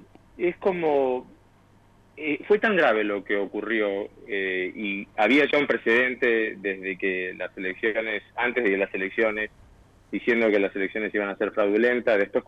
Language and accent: Spanish; Argentina; yo soy argentino